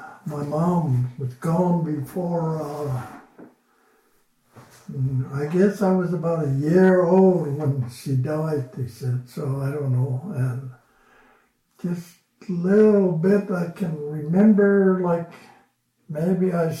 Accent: Chistochina, Alaska, United States; I was born up in Chistochina.

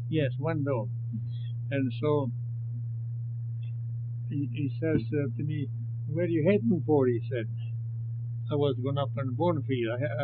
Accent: Castellammare, Abruzzo, Italy; born there; English is a second language; I was born in Italy.

